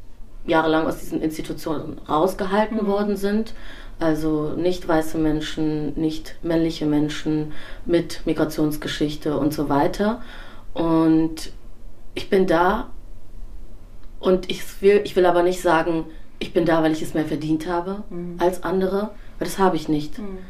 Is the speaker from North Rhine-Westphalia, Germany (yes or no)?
yes; Cologne, North Rhine-Westphalia, Germany; Also ich bin in dieser Stadt aufgewachsen in Köln